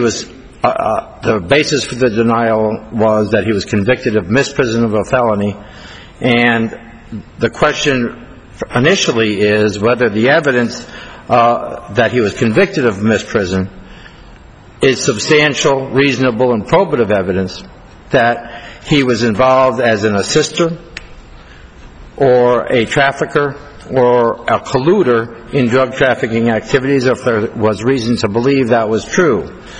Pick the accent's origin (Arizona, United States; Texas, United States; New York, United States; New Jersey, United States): Arizona, United States; Tucson; I'm from Tucson, Arizona.